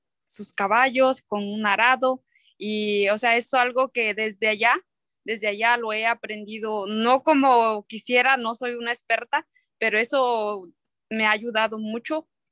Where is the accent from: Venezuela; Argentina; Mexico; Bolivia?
Mexico; San Miguel Chaltepet, Puebla; now in United States; tengo 35 años. Yo soy originaria de México, Puebla, de un pueblo que se llama San Miguel Chaltepet. Estoy en Felsmer, el estado de Florida. Aquí ya llevo 19 años